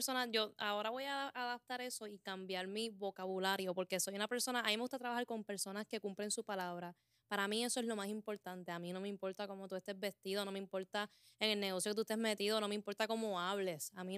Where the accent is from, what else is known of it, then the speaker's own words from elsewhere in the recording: Puerto Rico; Supongo que también que porque somos territorio de Estados Unidos es lo más cercano que tenemos, vamos a compararnos.